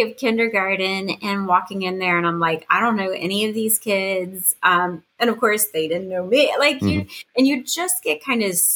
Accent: West Virginia, United States; So I am from West Virginia. I'm born and raised here. I came back here after the service so that way I could be with my family.

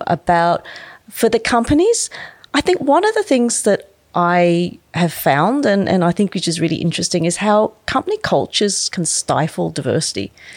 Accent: Tamworth, New South Wales, Australia; I'm fourth generation Asian Australian. Mm-hmm. I was born in Tamworth. So if anyone knows of where Tamworth is, they know it's like 5 hours from Sydney and it's the Australasian country music capital.

